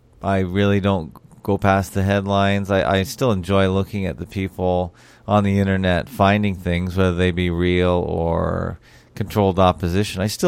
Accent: Toronto, Ontario, Canada; right down to my hometown, Toronto, right up to an international basis.

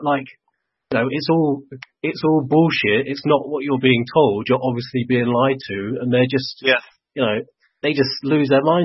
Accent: London, United Kingdom; I guess you just say I'm from London.

